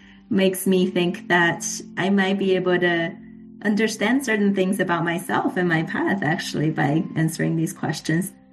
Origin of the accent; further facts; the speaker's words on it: Shanghai, China; I was born in China in the 80s, where things weren't as good as now today.